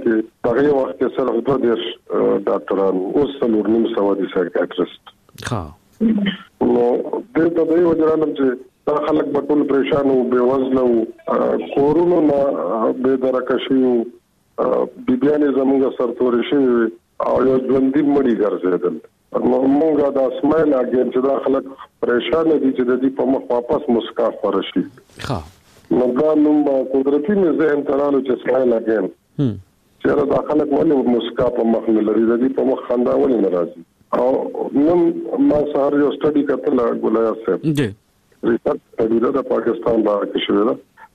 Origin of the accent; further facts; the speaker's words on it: Afghanistan; زه پښتون یم. او خپل خپل تعارف … هم زموږ د افغانستان